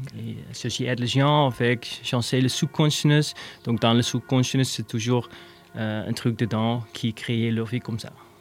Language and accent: French; Netherlands; French is a second language; Alors j'ai fait mon éducation aux Pays-Bas et je suis néerlandaise, en fait.